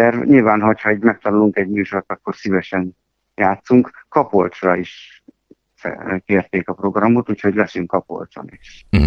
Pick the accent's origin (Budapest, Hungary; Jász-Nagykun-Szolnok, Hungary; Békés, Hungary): Békés, Hungary; Tótkomlós; Hát én Tótkomoson nőttem fel